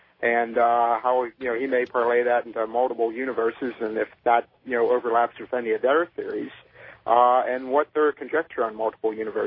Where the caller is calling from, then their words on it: Pittsburgh, Pennsylvania, United States; I'm calling from Pittsburgh, and pleasure to be on the show.